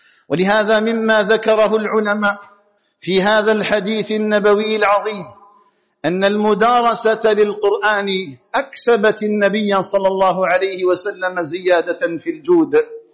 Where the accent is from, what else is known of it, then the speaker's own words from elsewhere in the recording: Algeria; أسأل الله تعالى أن يجعل بلدنا الجزائر آمنا مطمئنا وسائر بلاد